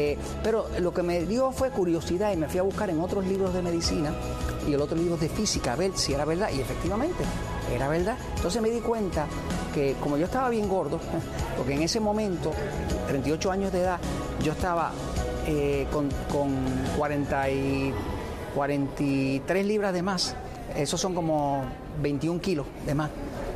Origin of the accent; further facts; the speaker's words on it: Puerto Rico; now in United States; Yo soy de Puerto Rico. Puerto Rico es parte de Estados Unidos. Somos gente hispana, porque éramos una colonia española, pero luego quedamos como parte de Estados Unidos.